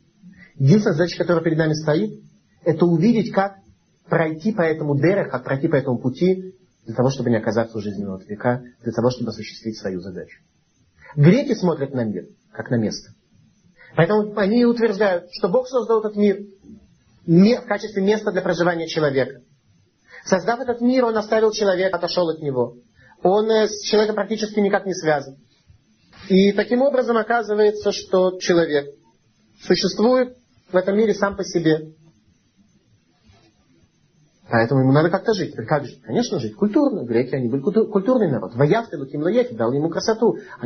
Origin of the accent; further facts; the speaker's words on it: Saint Petersburg, Russia; born there; Как мы с вами родились в Ленинграде, это болото, ну, настоящее болото.